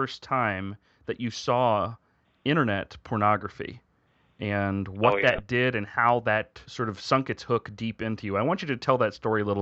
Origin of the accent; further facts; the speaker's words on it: Columbus, Ohio, United States; I grew up in Columbus, so I was just immersed in Buckeye everything.